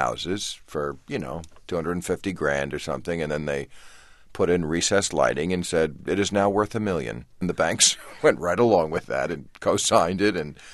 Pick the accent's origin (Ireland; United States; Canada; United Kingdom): Ireland; I'm Irish, you know.